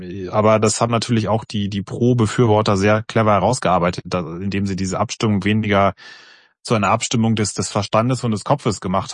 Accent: Munich, Bavaria, Germany; Mir tut es nur als Münchner weh

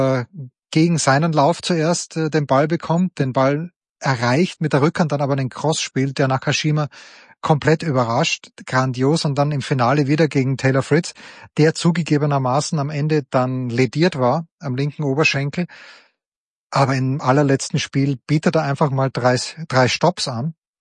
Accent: Styria, Austria; als Steirer muss es so sein

